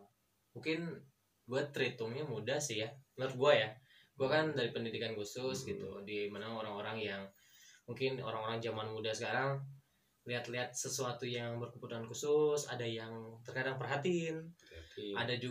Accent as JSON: {"language": "Indonesian", "town": "Bandung", "region": "West Java", "country": "Indonesia", "said": "Gue dari Bandung."}